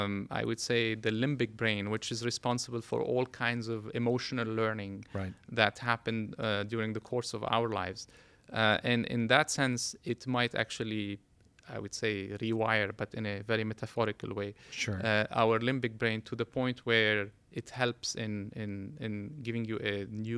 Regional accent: Lebanon; So I was born and raised in Lebanon

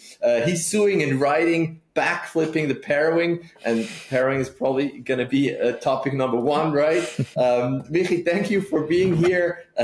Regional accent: Switzerland; from Switzerland and whatnot

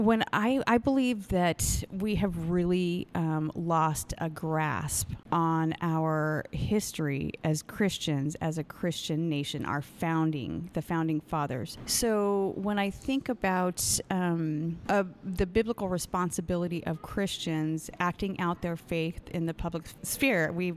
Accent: Las Vegas, Nevada, United States; But so I'm born and raised in Las Vegas.

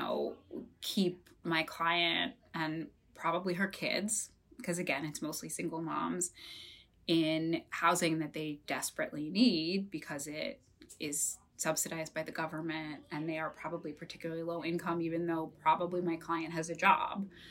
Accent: Cleveland, Ohio, United States; I'm from Cleveland originally, and Cleveland was one of the city's hardest hit by the foreclosure crisis

